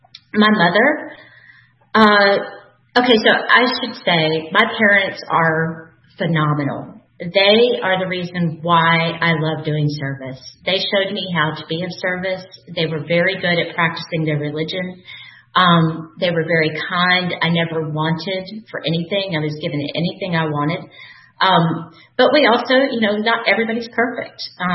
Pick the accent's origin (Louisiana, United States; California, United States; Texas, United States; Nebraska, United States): Louisiana, United States; So I grew up in Louisiana, and my father was an alcoholic who was not allowed to drink in the house